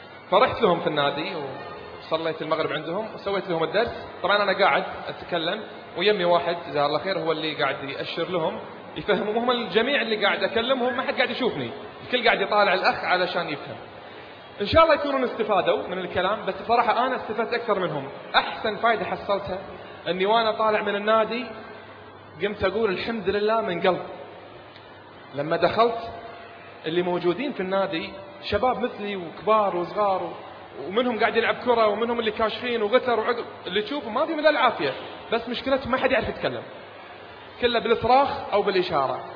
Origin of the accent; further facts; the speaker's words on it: Kuwait; نادي الصم والبكم عندنا في الكويت موجود،